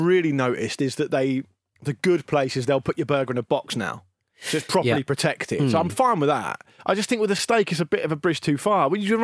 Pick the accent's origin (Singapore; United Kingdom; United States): United Kingdom; Portsmouth, South East England; I was about to say I'm from Portsmouth, not Ulaanbaatar, but I think even people in Ulaanbaatar would know who